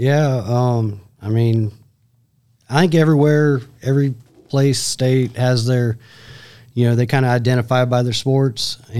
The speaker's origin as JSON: {"language": "English", "region": "Iowa", "country": "United States", "tie": "born or raised there", "also_born_or_lived": "Nebraska", "moved": "as an adult", "lives_now": "Hartsville, United States", "said": "So I grew up in Iowa, Southwest Iowa. I went to college in Nebraska, and then I moved here in 1997. Been in Hartsville since then."}